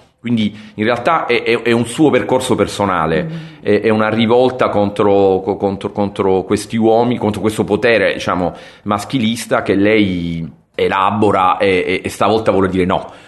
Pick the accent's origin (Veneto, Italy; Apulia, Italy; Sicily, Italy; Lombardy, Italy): Sicily, Italy; Palermo; io sono di Palermo